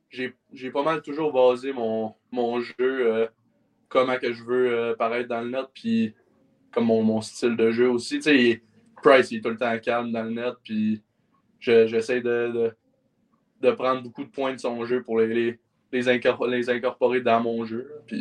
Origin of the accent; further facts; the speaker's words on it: Alma, Quebec, Canada; now in Cranbrook, Canada; Je viens d'Alma, au Québec. Puis là, en ce moment, je joue à Cranbrook dans la BCHL.